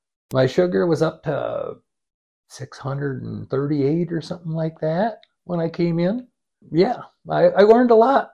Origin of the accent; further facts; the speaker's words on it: Woolsey, South Dakota, United States; now in Huron, United States; I grew up in Woolsey, but I didn't move very far. I went to school in Woolsey, grew up in Woolsey, moved to Huron 23 years ago, and been here ever since.